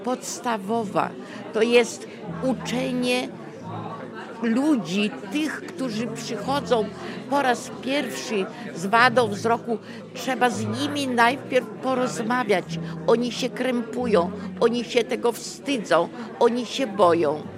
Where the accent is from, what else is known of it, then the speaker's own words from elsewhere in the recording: Białystok, Podlaskie Voivodeship, Poland; I to wszystko chyba, co wyniosłam z domu, teraz realizuję i z Białegostoku.